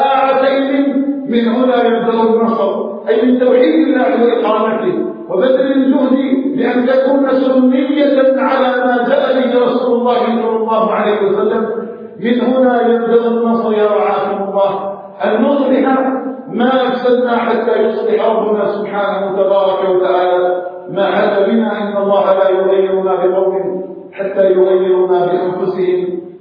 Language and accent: Arabic; Algeria; اللهم اجعل بلادنا الجزائر آمنا مطمئنا